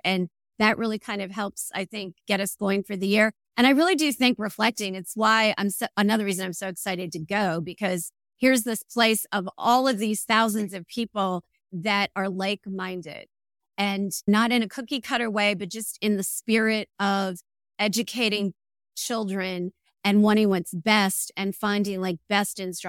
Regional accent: New Jersey, United States; So I was raised in South Jersey. I'm in Jersey Shore right now.

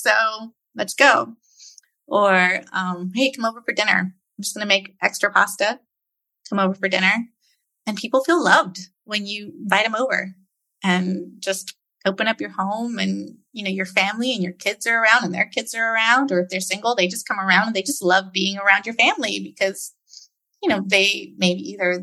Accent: United States; now in Dominican Republic; It's things that I, as a American living in the DR, I can't relate.

